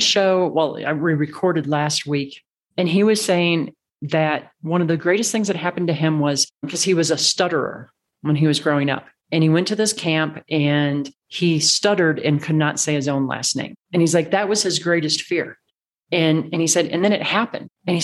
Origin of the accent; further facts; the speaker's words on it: Midwest, United States; And I grew up in the Midwest where everything was flat.